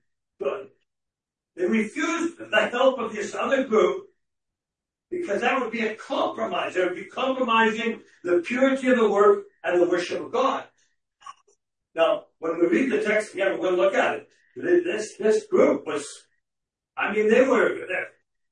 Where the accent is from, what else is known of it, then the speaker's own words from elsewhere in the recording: Canada; I'm a Canadian.